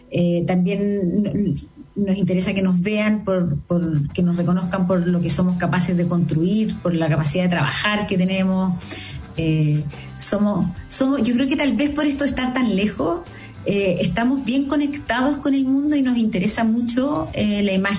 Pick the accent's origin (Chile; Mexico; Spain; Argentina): Chile; nos identifican como chilenos